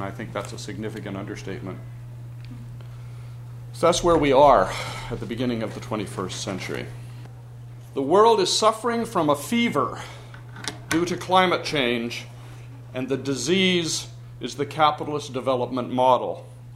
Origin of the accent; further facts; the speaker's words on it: Vancouver, British Columbia, Canada; I don't get to Vancouver nearly often enough. This is my hometown. And I have lots of relatives here